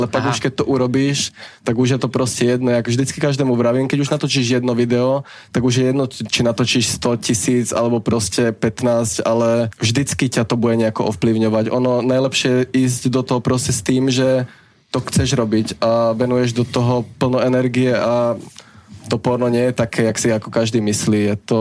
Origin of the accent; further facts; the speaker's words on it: Jelka, Trnava Region, Slovakia; som z malej dedinky a fakt pochádzam z malej dediny Jelka, to je proste 50 km od Bratislavy a moji rodičia sú extrémne pobožný